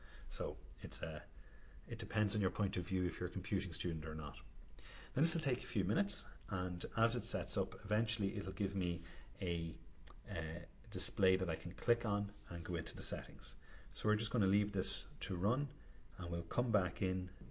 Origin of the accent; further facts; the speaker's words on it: Ireland; Now, you may have gathered from my accent, I'm not in the South Central US, I'm in Ireland.